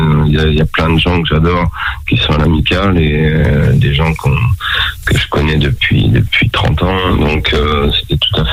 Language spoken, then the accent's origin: French; Nouvelle-Aquitaine, France; moi j'allais voir le stade Rochelet quand j'étais tout petit, je suis de Charente-Maritime.